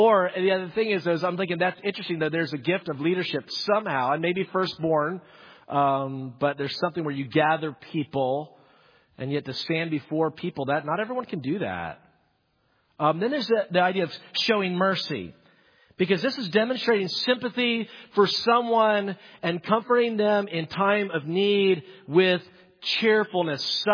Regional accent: Greenville, United States; Okay, I'm from Greenville, so I can say this too.

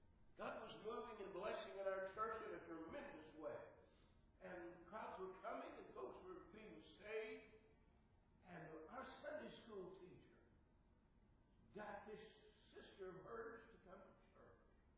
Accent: Arkansas, United States; Well, I was trying to get a house ready back here in Arkansas. Arkansas, my home state, for Connie and the boys.

